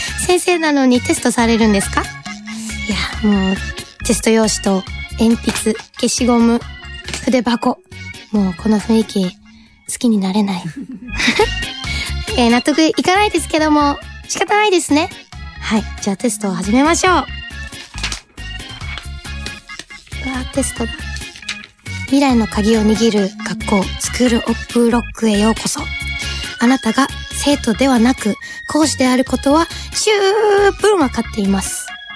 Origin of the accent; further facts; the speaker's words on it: Fukuoka, Japan; やっぱ私地元福岡出身なんですけれども、そういうこう博多弁とかはやっぱり馴染みがあるので